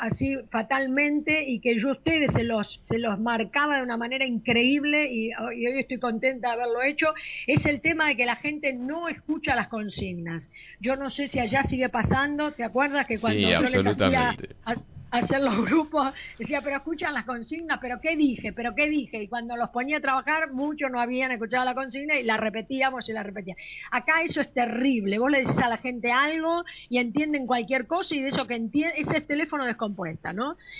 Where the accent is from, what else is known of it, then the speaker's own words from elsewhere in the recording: Argentina; yo creo que realmente esto le ha dado también a lo que somos los argentinos.